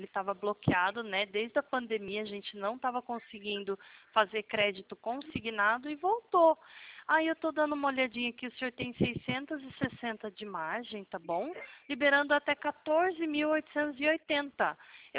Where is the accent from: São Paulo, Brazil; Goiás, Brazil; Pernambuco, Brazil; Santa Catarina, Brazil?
São Paulo, Brazil; eu sou do estado de São Paulo